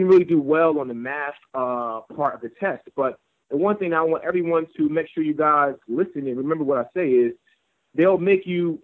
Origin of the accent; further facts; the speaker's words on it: Irvington, New Jersey, United States; All right, so I'm from Irvington, New Jersey. It's really close to Newark, New Jersey. A lot of people have heard of Newark, New Jersey. I went to school in Irvington and grew up in Irvington my whole life.